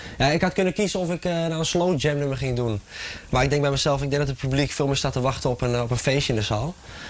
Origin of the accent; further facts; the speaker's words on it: Lelystad, Flevoland, Netherlands; ik ben 23 jaar oud en ik kom uit Lelystad. Geboren en getogen.